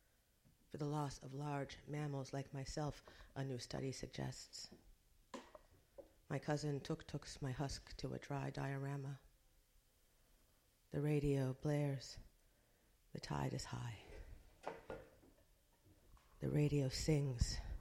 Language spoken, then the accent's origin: English; United States; well, I'm an American, so it's often rather violent.